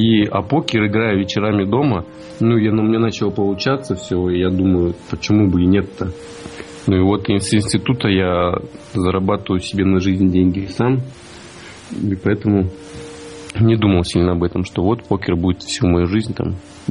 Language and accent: Russian; Krasnoyarsk, Krasnoyarsk Krai, Russia; Я из Сибири, из Красноярска.